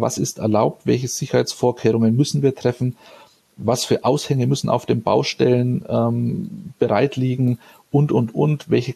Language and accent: German; Bavaria, Germany; Und dann aus meiner Heimat im Landkreis Neustadt-Eichbad-Windsheim das Weinörtchen Ipsheim zum Beispiel zu nennen, wo es ganz hervorragenden Frankenwein gibt.